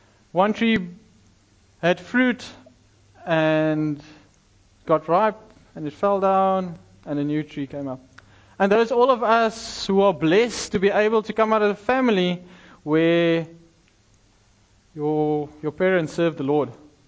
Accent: Kimberley, Northern Cape, South Africa; now in Swakopmund, Namibia; I'm actually from Kimberley in the Northern Cape

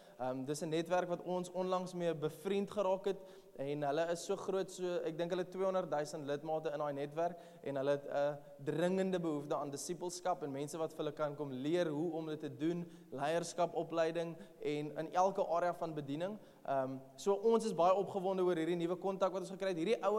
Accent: Stellenbosch, Western Cape, South Africa; Okay, ek kom uit Stellenbosch uit

